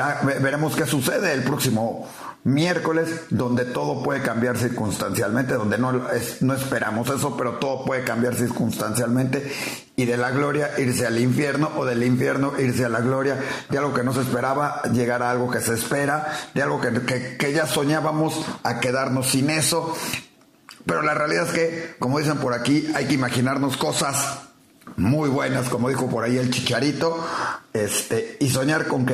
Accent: Mexico; es nuestro país, somos mexicanos por encima de todo

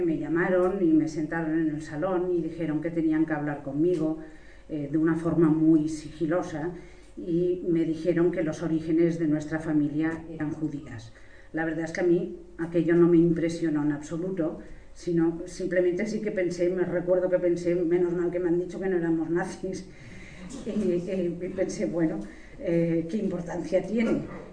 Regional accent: Barcelona, Catalonia, Spain; nací en Barcelona, una vez había terminado ya la Segunda Guerra Mundial. Estudié en las monjas católicas alemanas y estudié en la Universidad de Barcelona la carrera de farmacia. Mis padres eran alemanes y en casa se hablaba indistintamente el alemán

